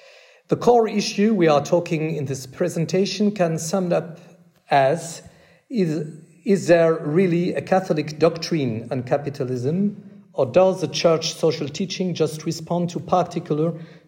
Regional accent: France; accent: French; English is a second language; And you understand my bad English? My French accent is not a problem.

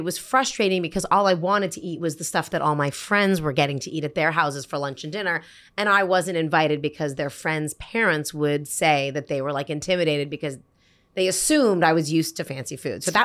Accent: Toronto, Ontario, Canada; My family, I was born and raised in Toronto. My mother's parents were from Russia and Poland. They moved to Canada, you know, via the St. Lawrence River

